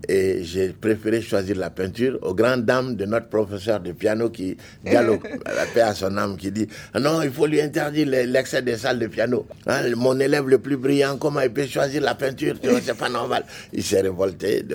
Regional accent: Ségou, Mali; et je suis natif de Ségou.

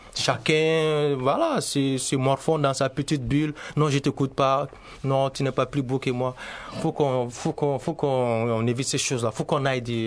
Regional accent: Mali; nous sommes des Maliens, vraiment. Au Mali, on a cette culture-là.

